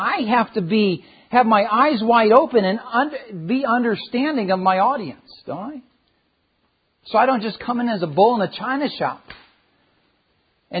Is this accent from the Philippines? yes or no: yes; Philippines; growing up in the Philippines, when we'd be out in the cities